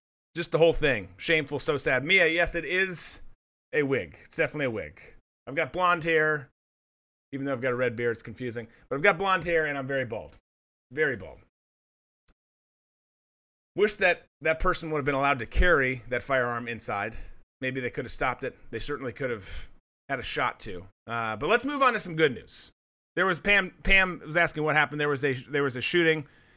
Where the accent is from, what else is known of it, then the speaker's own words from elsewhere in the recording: Rochester, United States; I grew up in Rochester. Glad to be with you guys.